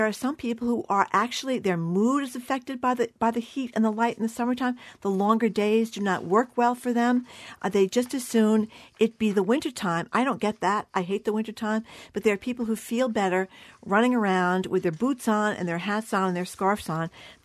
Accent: Ireland; I am an Irish person.

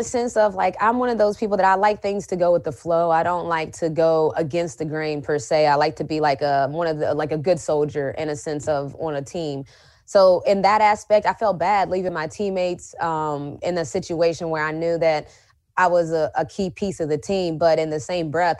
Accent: West Virginia, United States; And so I think growing up in West Virginia, going to school and stores helped me in that aspect because I was used to not having a lot of entertainment around me.

